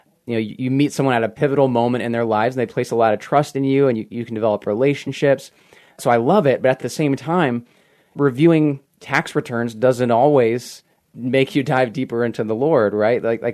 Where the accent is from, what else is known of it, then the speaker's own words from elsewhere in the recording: Texas, United States; now in Ann Arbor, United States; And again, I'm originally from South Texas, as I mentioned.